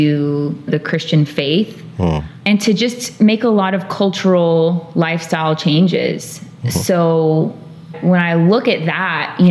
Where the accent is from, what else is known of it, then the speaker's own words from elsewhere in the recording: Chino, California, United States; now in Nashville, United States; And I grew up in Chino Valley.